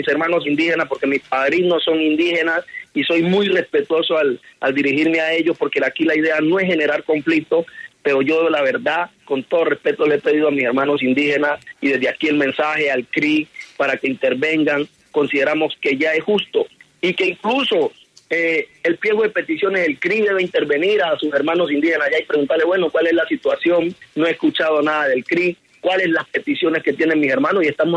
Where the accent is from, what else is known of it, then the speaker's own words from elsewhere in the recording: Guapi, Cauca, Colombia; Yo soy medio guapireño porque me crié en Guapi, en una fundación de niños, y adoro mi pueblo guapireño también